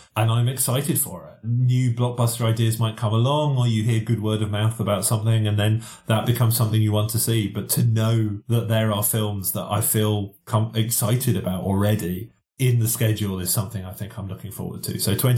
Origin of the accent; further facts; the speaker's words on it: United States; well, how's that going to feel like to me growing up in America?